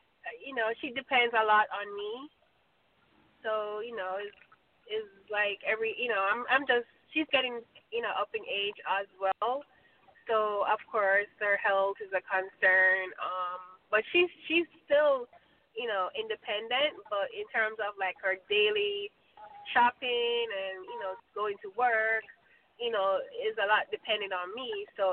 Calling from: New York, United States; I'm calling from New York.

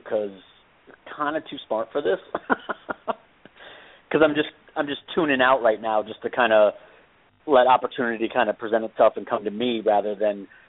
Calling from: Arizona, United States; I'm calling from Arizona.

